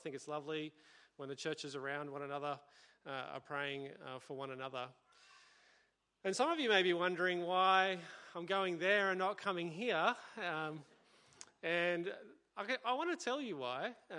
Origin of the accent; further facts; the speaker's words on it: Sydney, New South Wales, Australia; I grew up in the West, and I'm a real Westie Bogan at heart, if you get to know me.